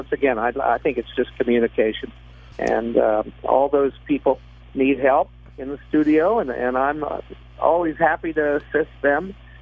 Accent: Ohio, United States; born there; I was born in Ohio.

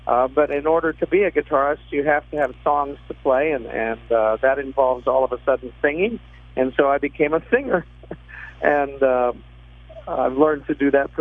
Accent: Ohio, United States; born there; I was born in Ohio.

